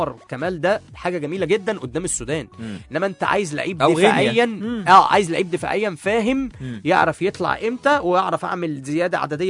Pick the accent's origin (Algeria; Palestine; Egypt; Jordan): Egypt; احنا بنعرف كمصريين نتعامل معاه.